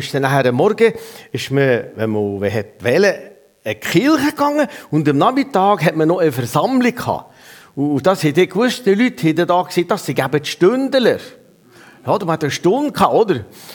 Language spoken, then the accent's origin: German; Switzerland; Wir sind Schweizer Bürger, aber wir sind auch Himmelsbürger.